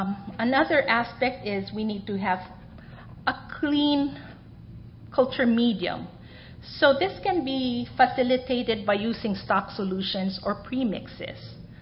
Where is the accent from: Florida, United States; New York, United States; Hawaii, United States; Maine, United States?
Hawaii, United States; And because I come from Hawaii and I also work with Anthuriums